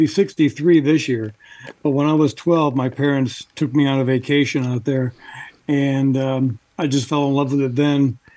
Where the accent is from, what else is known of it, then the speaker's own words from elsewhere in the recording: Illinois, United States; also born or lived in Richmond, Virginia; I was born in Richmond, Virginia, a long time ago, back in 1960. And then, you know, my parents moved around and so forth, job transfers and that kind of thing. And then ended up here living in Illinois from about 69 to 79, graduated high school.